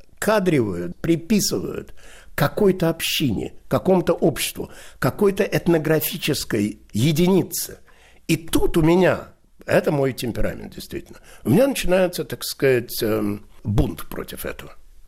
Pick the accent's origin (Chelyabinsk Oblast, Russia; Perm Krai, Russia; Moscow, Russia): Moscow, Russia; born there; Я родился в Москве, в Марьиной Роще.